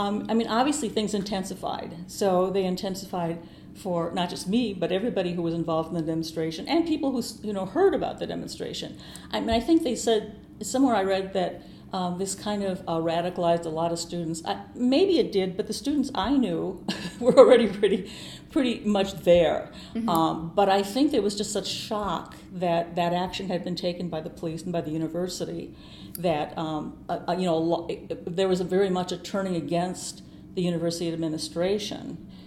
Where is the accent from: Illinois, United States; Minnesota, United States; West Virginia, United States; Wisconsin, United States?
Wisconsin, United States; I'm from Wisconsin.